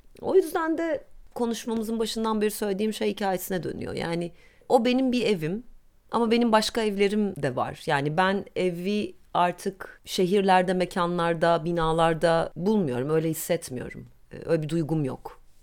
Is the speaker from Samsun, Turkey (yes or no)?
no; Istanbul, Turkey; Ben Beyoğlu'nda büyüdüm. İlkokuldan itibaren Cihangir'de yaşıyordum.